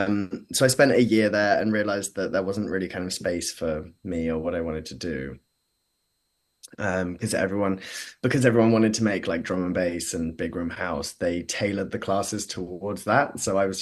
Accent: Exeter, South West England, United Kingdom; growing up in Exeter, which is maybe like an hour and a half from Bristol, it doesn't have this the same kind of music history at all.

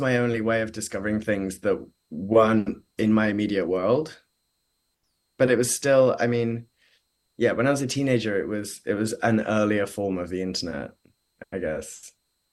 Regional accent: Exeter, South West England, United Kingdom; growing up in Exeter, which is maybe like an hour and a half from Bristol, it doesn't have this the same kind of music history at all.

